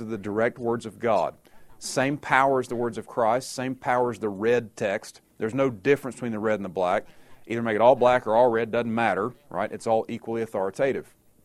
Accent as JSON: {"language": "English", "region": "South Carolina", "country": "United States", "accent": "Southern", "said": "I'm from the actual South, right? Kentucky does not count as that. I'm from South Carolina. So as soon as I start talking, I may say things y'all don't get, right?"}